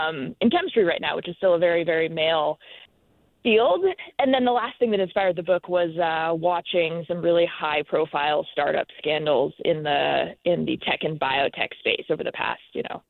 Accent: St. Albans, Maine, United States; also born or lived in Newport, Maine; Yeah, so I'm from Central Maine. I grew up in St. Albans and then moved to Newport when I was in the eighth grade and went to Nokomis.

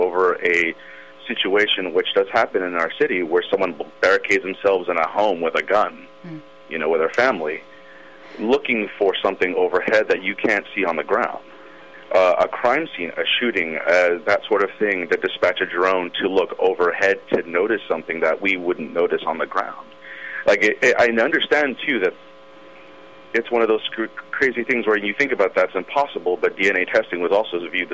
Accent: Salinas, California, United States; To start off, I'm from Salinas, and I don't know if you know much of that town. We have high crime.

